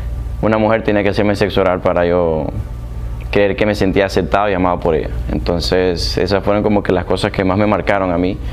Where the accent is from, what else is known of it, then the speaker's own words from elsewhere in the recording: Honduras; soy de Honduras